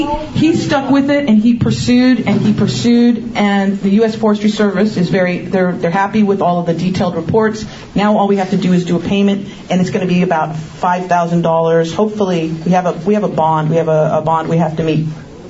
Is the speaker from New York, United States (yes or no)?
no; California, United States; I grew up in the Valley, and so I went to Northridge Skateland, the place that we're having this big celebration.